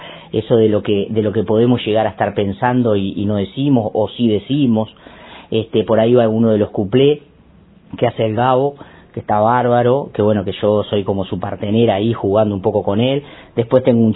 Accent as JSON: {"language": "Spanish", "region": "San José", "country": "Uruguay", "tie": "born or raised there", "said": "mis inicios que fueron en murga, pero en mi pueblo, ¿no? Allá en el Carnaval de San José."}